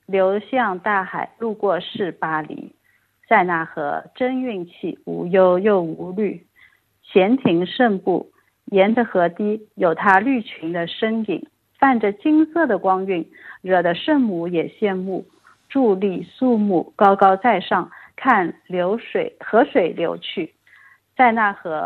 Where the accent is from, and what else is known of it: China